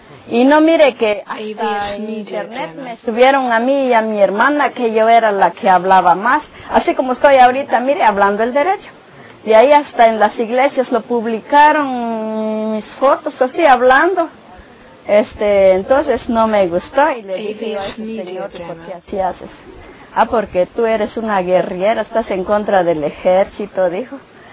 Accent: San Mateo, Guatemala; yo soy de aquí de San Mateo, vivo cerca

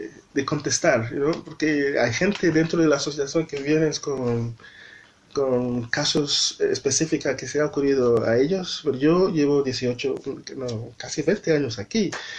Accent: Benin City, Edo, Nigeria; Spanish is a second language; moved away; la mayoría de las mejores casas que tenemos en mi pueblo, Benin City, son casas construidas por las chicas que han venido a trabajar

